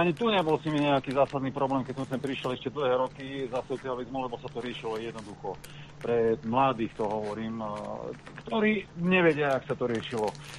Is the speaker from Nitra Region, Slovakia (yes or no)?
yes; Nitra, Nitra Region, Slovakia; now in Spiš, Slovakia; Možno si pamätať, keď som povedal, že pochádzam z Nitry